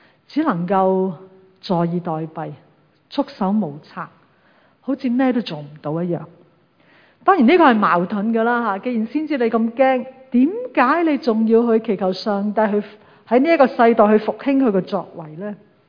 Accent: China; 抑或好像我们中国人说一句成语说，泰山崩于前而色不变

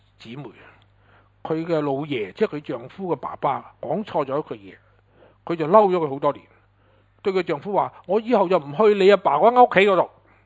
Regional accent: Hong Kong; 其实呢四个名词嚟形容我哋香港人嘅处境啊，都好适合

